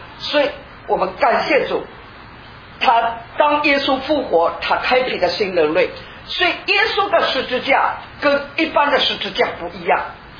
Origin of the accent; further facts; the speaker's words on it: Fujian, China; 那个我们福建人有一句话